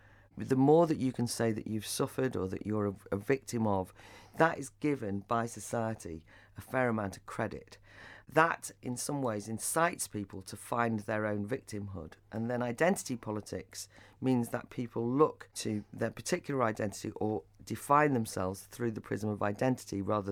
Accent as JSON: {"language": "English", "region": "Wales", "country": "United Kingdom", "tie": "born or raised there", "also_born_or_lived": "Ireland", "said": "I was brought up in Wales, so I can add that in. As a Welsh-Irish woman, you know, as a woman from, you know, a working class background."}